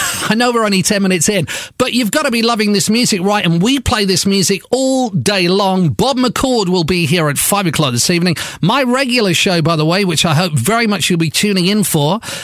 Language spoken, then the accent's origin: English; Swansea, Wales, United Kingdom; a top 40 radio station that my hometown of Swansea and surrounding areas have been waiting so long for.